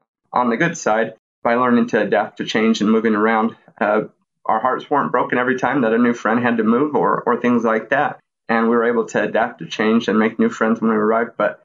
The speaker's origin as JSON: {"language": "English", "region": "Louisiana", "country": "United States", "tie": "born or raised there", "also_born_or_lived": "Elko, Nevada / Germany / Kansas / New Jersey", "said": "I was born in Elko, Nevada, but I lived in places like Kansas, New Jersey, San Francisco. But I'd say my formative years were spent in Louisiana."}